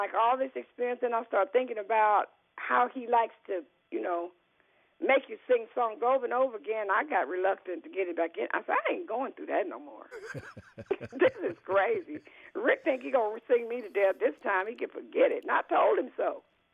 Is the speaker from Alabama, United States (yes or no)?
yes; Alabama, United States; I was raised in Alabama, and I heard three types of music. That was gospel, that was rhythm and blues, and it was country.